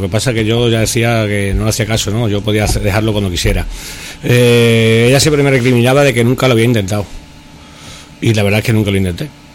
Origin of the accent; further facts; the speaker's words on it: Badajoz, Extremadura, Spain; De acuerdo, tengo 41 años, soy de Badajoz.